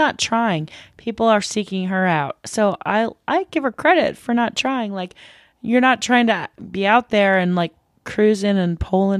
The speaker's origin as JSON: {"language": "English", "region": "Midwest", "country": "United States", "said": "Okay, we all know, like, I'm from the Midwest. I go home and I have tater tot hot dish and I have deep fried cheese curds and all that stuff."}